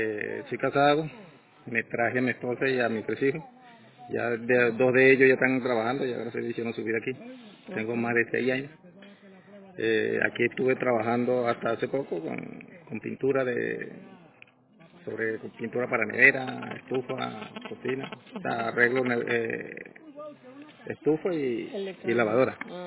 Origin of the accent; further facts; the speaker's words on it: Venezuela; moved away; Entonces me desecharon como venezolano.